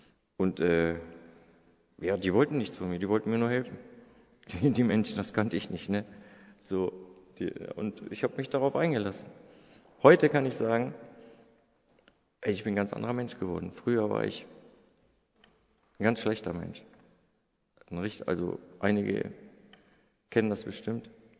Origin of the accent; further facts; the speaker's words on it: Hanover, Lower Saxony, Germany; ich komme aus Hannover, vom neuen Land